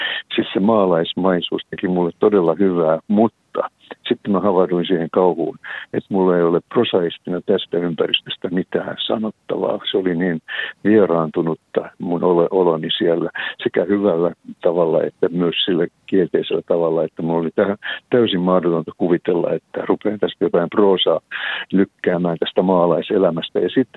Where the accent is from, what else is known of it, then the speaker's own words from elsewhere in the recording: Helsinki, Uusimaa, Finland; born there; kun asun synnyin seudulla, niin Kalliossa, niin tässähän on nytkin näin ikkunastani meren.